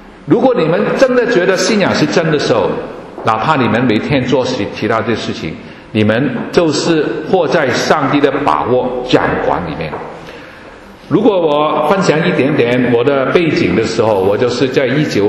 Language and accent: Chinese; Hong Kong; 我就说我是从香港来的啊，